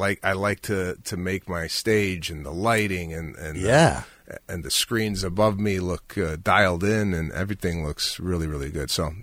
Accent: Chicago, Illinois, United States; in my hometown of Chicago at the United Center

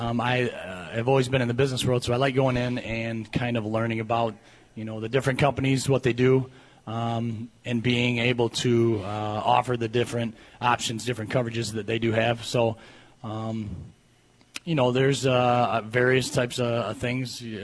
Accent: Jackson, Michigan, United States; I work kind of from home. I'm originally from Jackson, so I'm in Jackson all day long, all the time.

